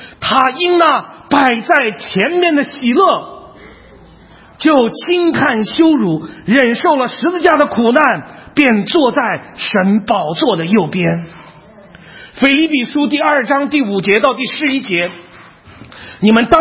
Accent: China; 我们中国人寻求福，上帝也要赐福

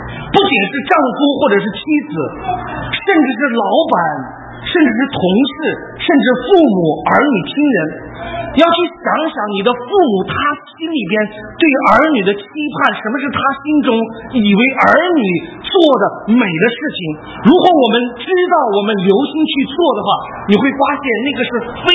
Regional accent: China; 所以我是中国人做牧师哈

